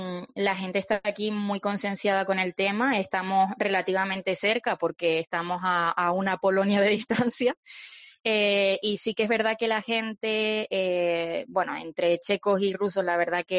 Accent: Canary Islands, Spain; me duele que siendo canaria me digan eso, pero ya 3 años sin sol se notan.

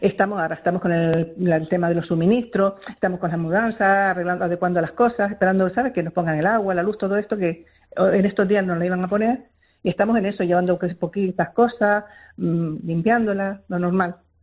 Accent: Las Palmas, Canary Islands, Spain; Nosotros tuvimos muchos años cuando trabajamos en la zona sur y nos hemos habituado al sur, aunque somos de Las Palmas.

